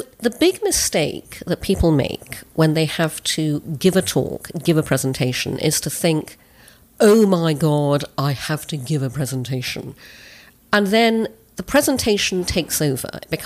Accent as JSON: {"language": "English", "country": "Brunei", "tie": "born or raised there", "said": "I'm half English, half Chinese, and I grew up in Brunei in Borneo."}